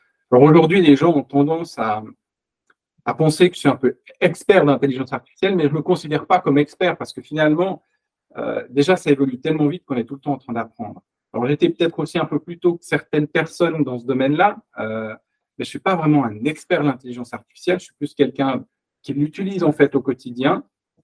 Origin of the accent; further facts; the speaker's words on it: Switzerland; Je suis tombé dans l'Internet très rapidement parce que en Suisse, moi je suis suisse